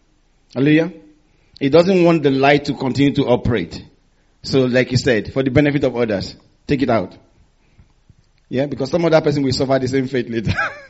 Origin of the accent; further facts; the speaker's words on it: Nigeria; when I was growing up in Nigeria, I never saw trees shed their leaves in autumn.